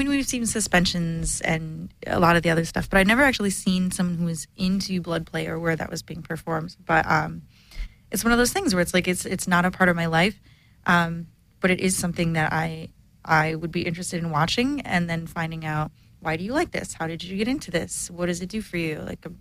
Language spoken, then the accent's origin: English; Grand Rapids, Michigan, United States; Yeah, I mean we're from Michigan, so.